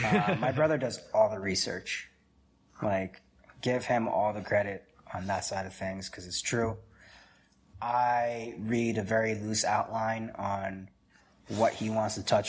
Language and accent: English; New Jersey, United States; I also grew up there, man.